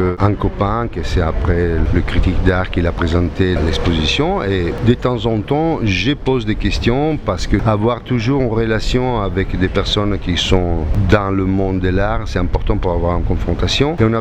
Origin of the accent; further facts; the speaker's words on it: Italy; French is a second language; Bon, après, moi, je suis italien, donc ça pourrait être dit en italien aussi.